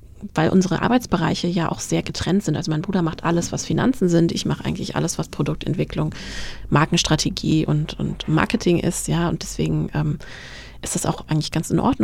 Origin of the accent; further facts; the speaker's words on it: Hesse, Germany; now in Mainz, Germany; Also ich komme aus der Frankfurter Region und meine Eltern wohnen da in der Nähe